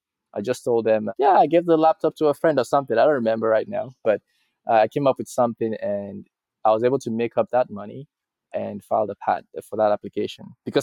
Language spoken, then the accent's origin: English; Nigeria; And for a kid growing up in Nigeria who heard about Switzerland on the TV and read about it, it felt like heaven for me.